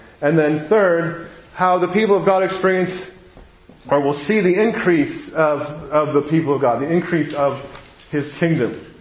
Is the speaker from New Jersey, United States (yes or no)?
yes; New Jersey, United States; I grew up in New Jersey around some Jewish folks who spoke Yiddish.